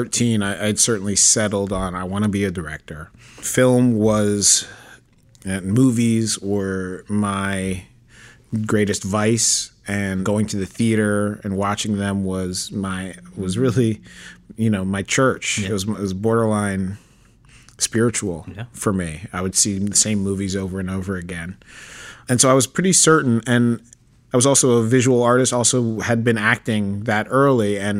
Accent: Manhattan, New York, United States; I was born in Manhattan, Upper West Side. I grew up.

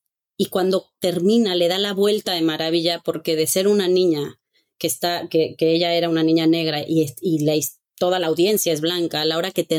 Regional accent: Mexico; nosotros crecimos mucho en México con Irán, Irak, guerra, miedo

